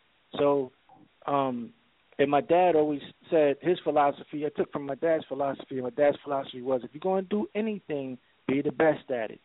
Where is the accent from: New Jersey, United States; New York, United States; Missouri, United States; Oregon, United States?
New Jersey, United States; Passaic; I'm from Passaic, New Jersey.